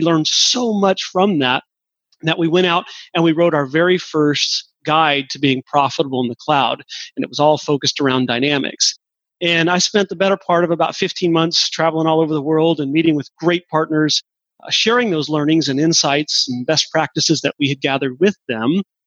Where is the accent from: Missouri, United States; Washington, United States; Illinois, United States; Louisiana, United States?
Washington, United States; Seattle; I was in that channel for an extended period of time, but for the most part, I was raised in Seattle.